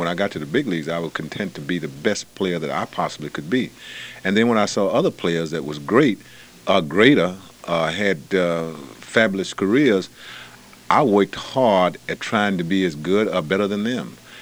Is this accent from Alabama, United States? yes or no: yes; Mobile, Alabama, United States; as a little boy growing up in Mobile, Alabama, that not being deprived but just didn't have the things in order to make myself a major league player